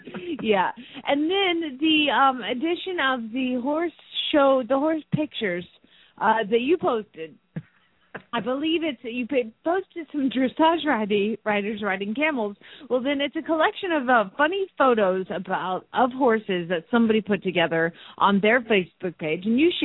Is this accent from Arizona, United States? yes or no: yes; Phoenix, Arizona, United States; from Phoenix, Arizona